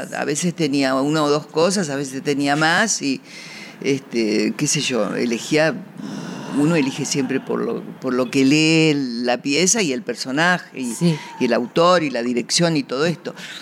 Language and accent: Spanish; Montevideo, Uruguay; also born or lived in Buenos Aires, Argentina; yo nací acá, en Buenos Aires, pero mis padres se fueron a vivir en el año 45... Se fueron a vivir a Montevideo.